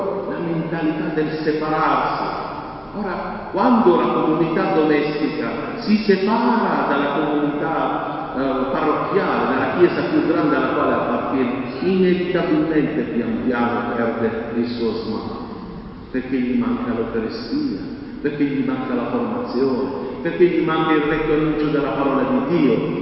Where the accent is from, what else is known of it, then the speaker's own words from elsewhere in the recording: Pulsano, Apulia, Italy; io sono originario di Pulsano, quindi sono fatto da qua